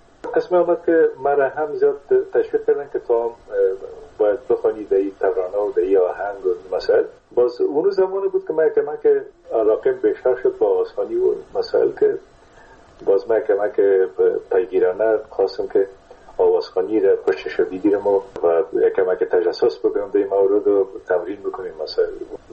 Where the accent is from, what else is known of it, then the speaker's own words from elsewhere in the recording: Kunduz, Afghanistan; born there; در قندوز در اون زمانی که ما به دنیا آمدم، تازرم در اسپینزر قندوز مصروف ایفای وظیفه بوده و در اون زمان البته تا سنای 3 سالگی را ما در قندوز بودیم